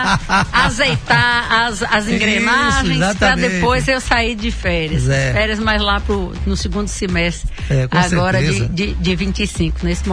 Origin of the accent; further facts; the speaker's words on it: Vitória da Conquista, Bahia, Brazil; E agradecer ao povo da minha terra, o povo de Vitória da Conquista